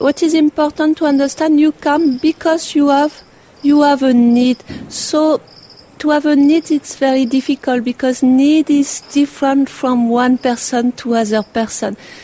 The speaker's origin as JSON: {"language": "English", "country": "France", "second_language": "English", "moved": "yes", "lives_now": "Auroville, India", "said": "I'm coming from France and I'm living in Auroville since 15 years."}